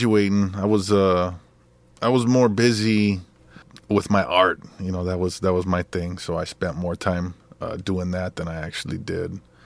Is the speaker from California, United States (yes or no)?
no; Bancroft, Wisconsin, United States; It's not even a city. It was a small town called Bancroft.